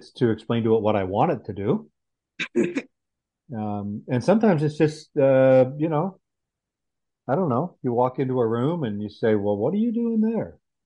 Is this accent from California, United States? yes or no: yes; California, United States; Some would say it's because I grew up in California, and the definition of a California stop is that you just kind of slide up to it